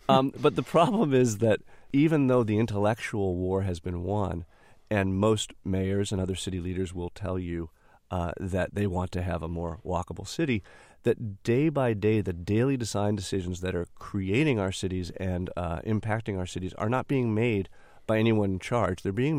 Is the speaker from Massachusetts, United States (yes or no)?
yes; Belmont, Massachusetts, United States; I was trained as an architect, actually, in Boston. I grew up in Belmont. Took the bus to architecture school for 4 years from my parents' house.